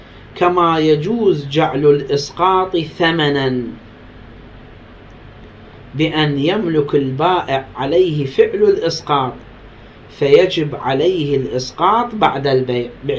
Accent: Iraq; جو عندنا في العراق

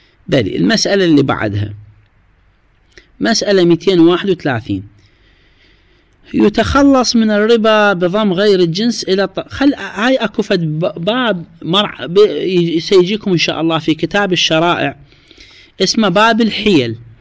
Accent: Iraq; الخس عندنا في العراق يباع بالعد ويباع بالوزن.

